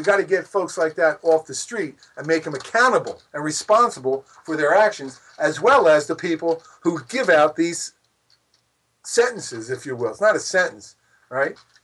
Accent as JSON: {"language": "English", "region": "Pennsylvania", "country": "United States", "tie": "born or raised there", "said": "like this guy in Pennsylvania, sad to say my home state"}